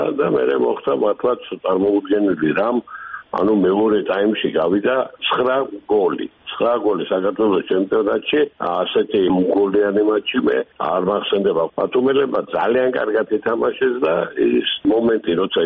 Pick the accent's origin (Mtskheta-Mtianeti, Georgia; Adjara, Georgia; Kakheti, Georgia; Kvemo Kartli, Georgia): Adjara, Georgia; Batumi; მე როგორც ბათუმელი კაცი და გულშემატკივარი ვისურვებდი ამას